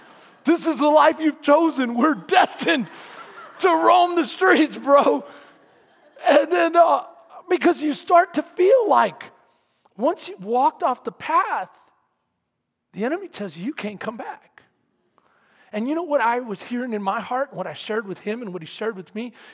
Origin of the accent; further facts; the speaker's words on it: San Antonio, Texas, United States; I was living in San Antonio, Texas. That's where I was born. I was born in Santa Rosa Hospital, San Antonio, Texas.